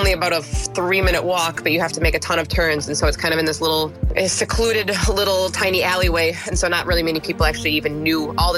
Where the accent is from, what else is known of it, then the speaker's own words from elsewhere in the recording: Michigan, United States; Basically, I grew up in Michigan.